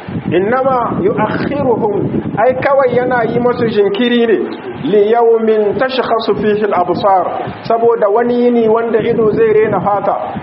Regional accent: Niger; بلادنا النيجر

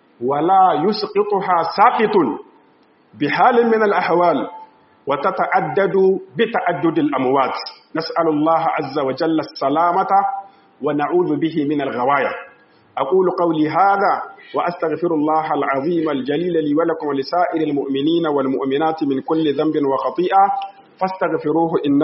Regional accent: Niger; اللهم احفظ بلادنا النيجر

